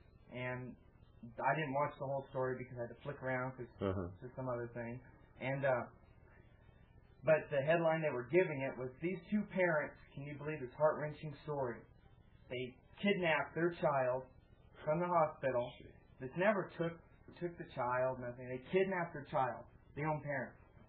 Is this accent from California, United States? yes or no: yes; California, United States; Now, I'm from California my whole life.